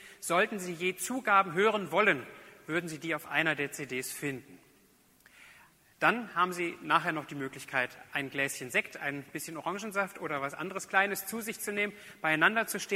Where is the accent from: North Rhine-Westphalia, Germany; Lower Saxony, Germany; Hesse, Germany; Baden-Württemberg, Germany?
Baden-Württemberg, Germany; Öhringen; dass es in Öhringen in meiner Heimatgemeinde zu hören sein wird